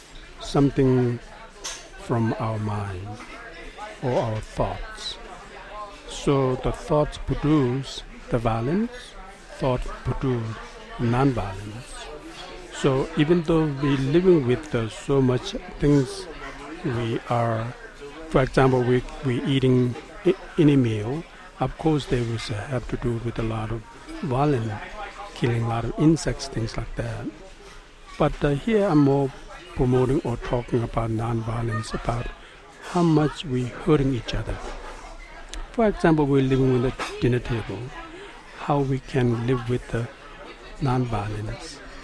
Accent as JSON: {"language": "English", "country": "India", "tie": "born or raised there", "second_language": "English", "lives_now": "United States", "said": "I grew up in India. I'm living in the United States, but I can eat every day the rice which grow from India."}